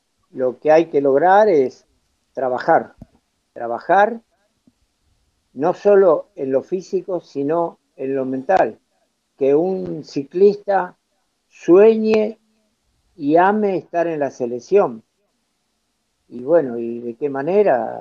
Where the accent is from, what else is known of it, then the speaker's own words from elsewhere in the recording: Villa Ballester, Buenos Aires Province, Argentina; Y Ballester, que es donde yo nací y me crié, cambió muchísimo.